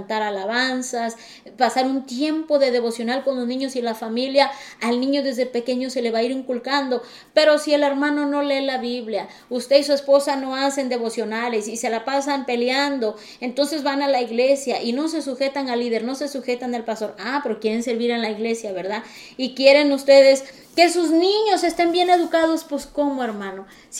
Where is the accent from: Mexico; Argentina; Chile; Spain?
Mexico; now in United States; Voy a hablar por los mexicanos porque nosotros somos mexicanos.